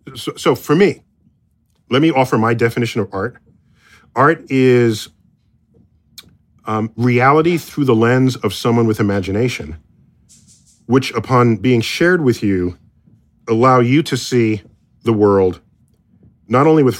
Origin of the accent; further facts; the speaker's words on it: United States; So I'm as an American